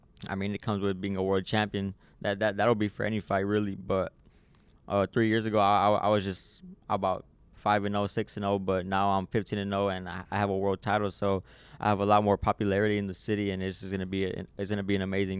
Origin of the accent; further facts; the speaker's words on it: San Antonio, Texas, United States; So being a world champion, defending it for the first time here in the city of San Antonio, is just going to feel amazing